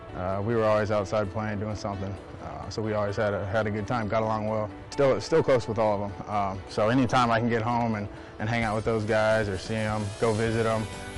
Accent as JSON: {"language": "English", "town": "Knoxville", "region": "Tennessee", "country": "United States", "tie": "born or raised there", "said": "I mean, for the most part, I grew up in Knoxville, Tennessee."}